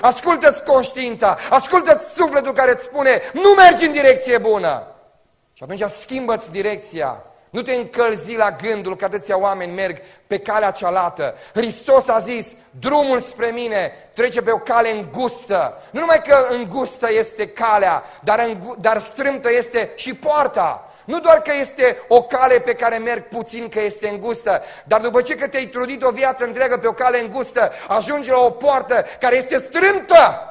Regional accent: Romania; born there; nu contează că m-am născut în România.

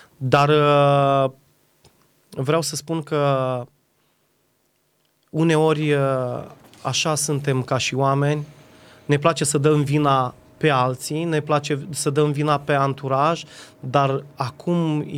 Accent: Iași, Iași County, Romania; Provin dintr-o familie de creștini ortodoxi, vin din zona Moldovei, din Iași

